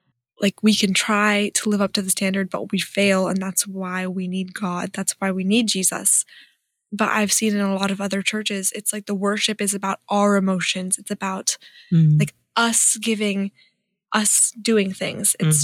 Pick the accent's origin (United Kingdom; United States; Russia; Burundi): United States; Because as an American, I don't have a ton of American friends.